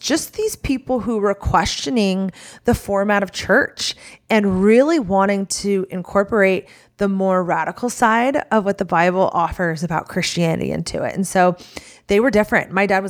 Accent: Newark, Ohio, United States; And yet they raised me in, when I tell you Hillbilly, Ohio, I'm from Newark, Ohio. Do y'all know where that's from? Probably not. But it is a world of its own.

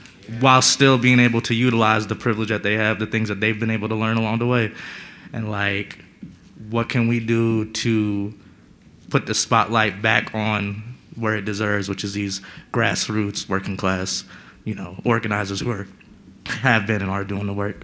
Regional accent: Philadelphia, Pennsylvania, United States; I'm from Philly.

